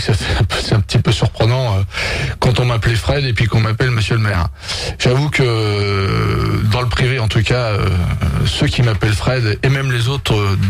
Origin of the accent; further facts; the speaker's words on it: Montluçon, Auvergne-Rhône-Alpes, France; même si je suis né à Montluçon, même si j'ai vécu une grande partie de ma vie et que toutes mes racines familiales sont à Montluçon et autour de Montluçon